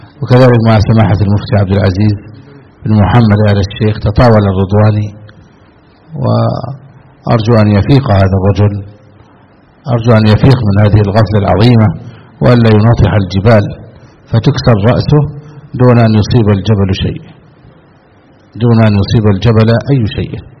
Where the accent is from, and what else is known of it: Egypt